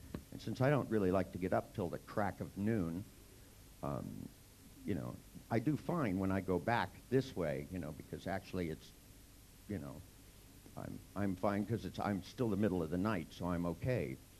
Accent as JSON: {"language": "English", "town": "San Francisco", "region": "California", "country": "United States", "tie": "born or raised there", "said": "I grew up in Chinatown and in San Francisco, and I have a pretty high tolerance for food."}